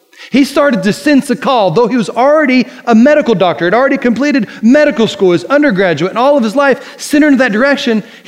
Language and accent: English; United States; We, as an American, as an American red-blooded, I guess I should say, American male